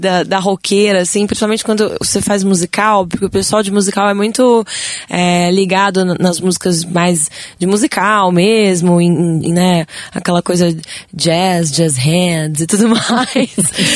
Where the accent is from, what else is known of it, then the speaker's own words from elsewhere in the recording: Piracicaba, São Paulo, Brazil; Eu sou de Piracicaba.